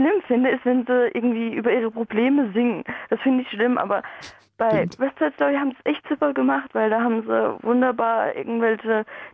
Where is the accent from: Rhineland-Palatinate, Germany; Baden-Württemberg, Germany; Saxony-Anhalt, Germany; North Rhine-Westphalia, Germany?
Rhineland-Palatinate, Germany; Pirmasens; Ich bin aus der Pfalz und Hallöchen.